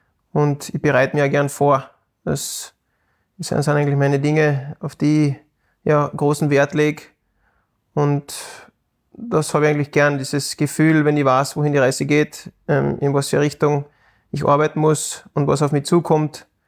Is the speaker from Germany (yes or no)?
no; Austria; ich war als Österreicher das fünfte Rad am Wagen, so quasi.